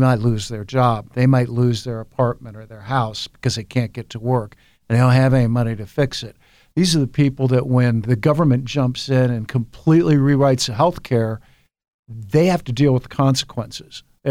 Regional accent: Sunbury, Ohio, United States; Well, I went to high school in Sunbury, Ohio, Big Walnut High School. And this was before Delaware County developed. I remember we moved into the district when I was 12

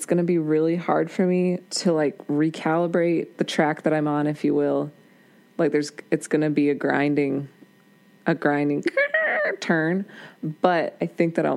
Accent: Canada; As a Canadian citizen, allow me to correct you.

